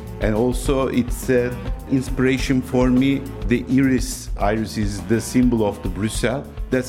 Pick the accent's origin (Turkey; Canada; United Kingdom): Turkey; Istanbul; I'm coming from Turkey, Istanbul.